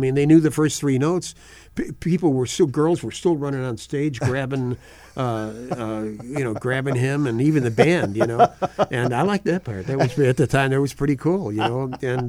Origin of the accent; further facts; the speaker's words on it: Chicago, Illinois, United States; I grew up in Chicago, in hometown, idolizing … Ozzy and Harriet Show